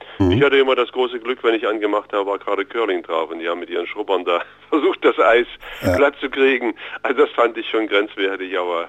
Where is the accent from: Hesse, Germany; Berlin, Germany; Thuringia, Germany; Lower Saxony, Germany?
Thuringia, Germany; Ich glaube, wir als Thüringer allein schaffen das nicht mehr.